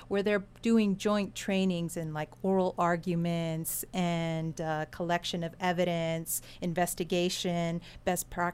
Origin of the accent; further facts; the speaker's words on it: El Paso, Texas, United States; In El Paso, for example, which is my hometown